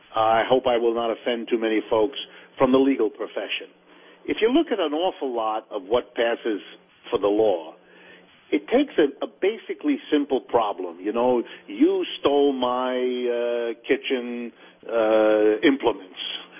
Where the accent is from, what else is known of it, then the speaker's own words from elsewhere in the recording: Youngstown, Ohio, United States; including my hometown of Youngstown, Ohio, which has been suffering for decades.